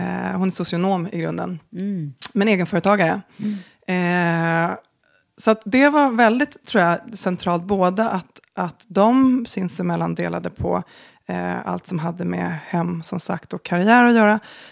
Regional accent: Stockholm, Stockholm County, Sweden; born there; Jag är född i Stockholm.

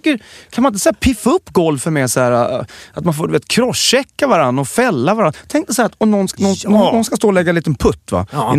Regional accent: Rimbo, Stockholm County, Sweden; Jag har inte fiskat sen kvarn brann hemma i Rimbo.

